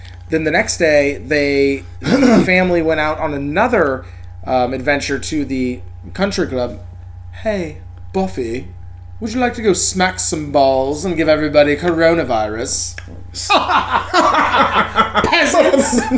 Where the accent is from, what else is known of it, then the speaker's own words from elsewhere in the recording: St. Charles, Missouri, United States; So we had a recent case here in St. Charles. So we're from St. Charles, Missouri.